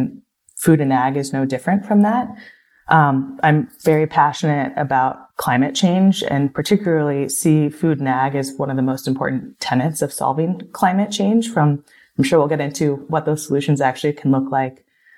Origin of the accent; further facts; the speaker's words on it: Kansas City, Missouri, United States; I grew up in the Midwest in Kansas City in the United States, surrounded by farmland, didn't grow up on a farm